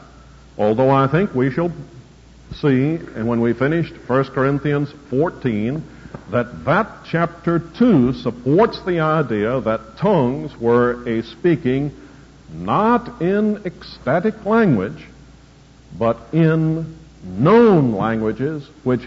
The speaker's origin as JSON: {"language": "English", "town": "Dallas", "region": "Texas", "country": "United States", "said": "And I said, \"Well, I come from Dallas, Texas.\""}